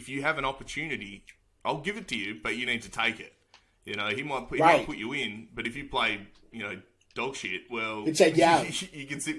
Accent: Australia; I know I'm biased being Australian

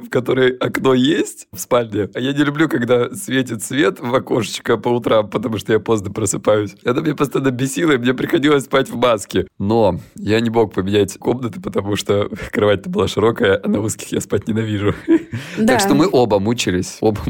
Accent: Lisbon, Portugal; мне 37 лет, я психолог, я мужик, я лысый, и я тоже из Лиссабона.

